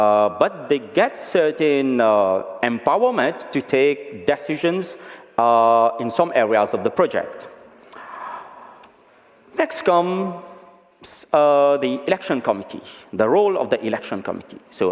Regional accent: Mauritius; I'm from Mauritius. It's very far from here.

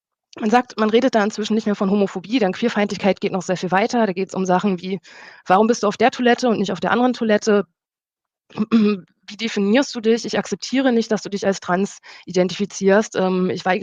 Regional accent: Leipzig, Saxony, Germany; ich komme aus Leipzig

